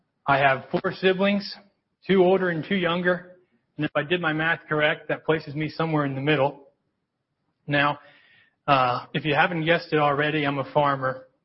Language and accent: English; Pennsylvania, United States; So I'm from Lancaster County, so when I meet somebody, there's two things that I want to know right away